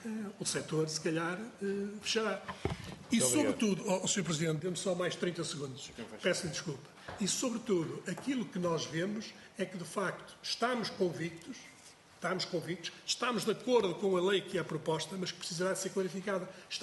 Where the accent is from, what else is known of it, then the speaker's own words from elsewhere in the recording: Norte, Portugal; desculpem o sou do Norte